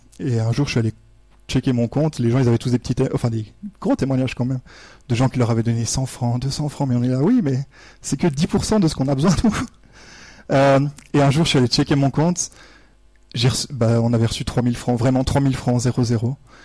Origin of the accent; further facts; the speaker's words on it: Switzerland; et j'ai fait tous mes petits calculs en tant que bon Suisse.